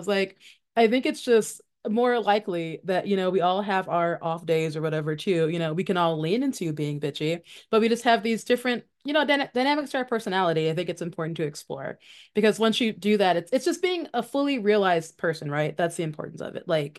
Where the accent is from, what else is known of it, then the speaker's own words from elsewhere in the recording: Memphis, Tennessee, United States; I'm being from Memphis.